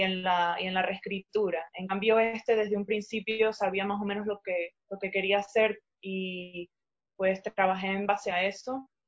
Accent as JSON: {"language": "Spanish", "country": "Venezuela", "said": "como venezolano me da mucha curiosidad el título Crema Paraíso."}